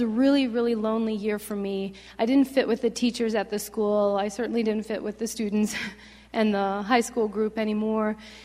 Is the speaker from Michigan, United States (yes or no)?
no; Illinois, United States; So I grew up in Northern Illinois. I was the second of four girls and a boy on a dairy farm.